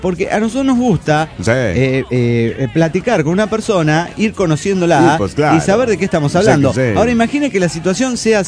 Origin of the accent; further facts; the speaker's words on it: Morelia, Michoacán, Mexico; de Morelia, Michoacán, México.